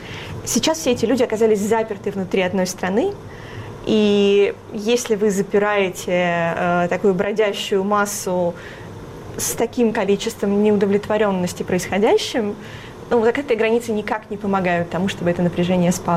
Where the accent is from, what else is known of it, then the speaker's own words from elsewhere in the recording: Belarus; Я сама из Беларуси. Я родилась там, прожила практически всю жизнь.